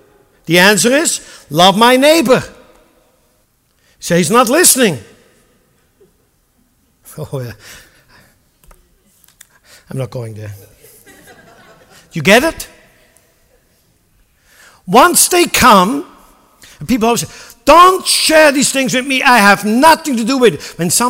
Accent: Lucerne, Switzerland; I grew up in Lucerne, one of the nice rail stations not too far from where we grew up.

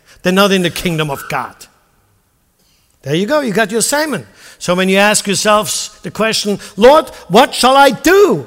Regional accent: Lucerne, Switzerland; I grew up in Lucerne, one of the nice rail stations not too far from where we grew up.

